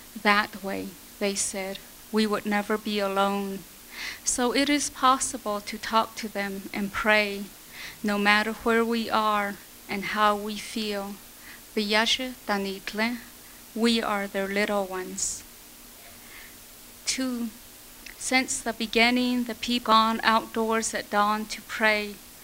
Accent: Shiprock, New Mexico, United States; I'm originally from Shiprock, New Mexico, and I've just told you what my clans are.

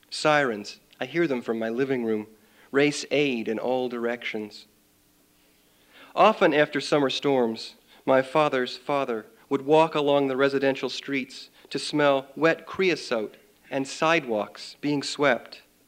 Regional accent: Tempe, Arizona, United States; also born or lived in Mesa; now in Tucson, United States; I ended up born in Mesa and growing up in Tempe, which was fine, I suppose. But I have always loved Tucson.

